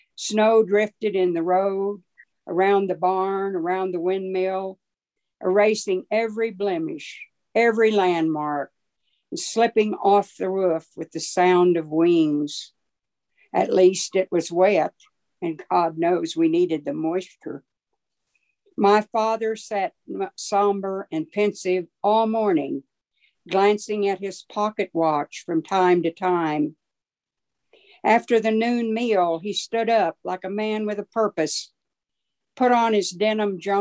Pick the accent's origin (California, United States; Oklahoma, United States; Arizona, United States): Oklahoma, United States; born there; I was born on the Oklahoma prairie, way out in the middle of nowhere, during the Dust Bowl and the Great Depression.